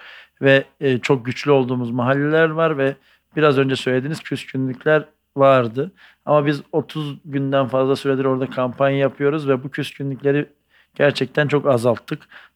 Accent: Ataşehir, Istanbul, Turkey; Çünkü tam bir Ataşehirliyim. Yani işte Bakkalköy mahallesinde oturuyorum. İş yerim orada.

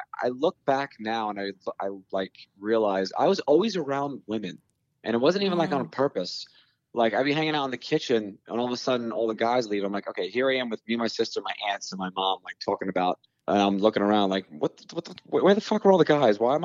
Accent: Staten Island, New York, United States; But also growing up on Staten Island, when I would leave the house dressed kind of nice

